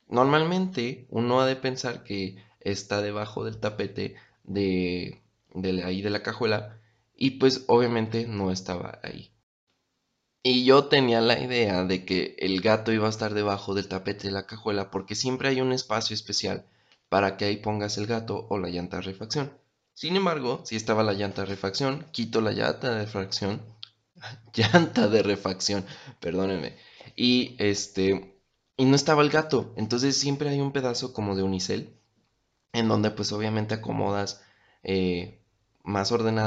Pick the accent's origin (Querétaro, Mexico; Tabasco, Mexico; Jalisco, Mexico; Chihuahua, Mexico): Querétaro, Mexico; La gente de aquí de Querétaro, que ya tiene muchísimos años, sabe que pocos somos los queretanos.